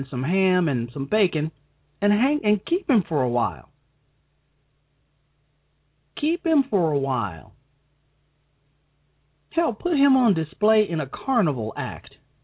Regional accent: Chicago, Illinois, United States; or even in my hometown of Chicago.

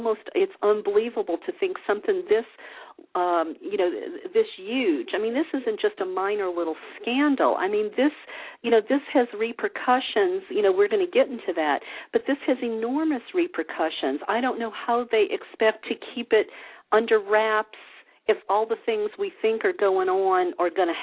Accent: the South, United States; look, I come from the South.

